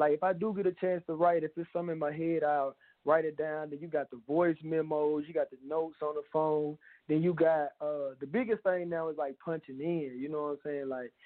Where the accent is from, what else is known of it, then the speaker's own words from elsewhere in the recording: Jackson, Mississippi, United States; I'm a 26-year-old aspiring artist from Jackson, Mississippi. I was born and raised, I was born on February 14, 1994.